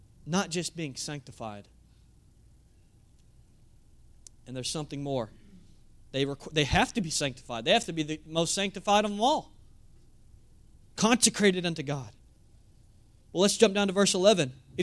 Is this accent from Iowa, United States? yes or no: no; Lindell, Texas, United States; Growing up in Lindell, Texas, the cost to follow Christ didn't really cost very much.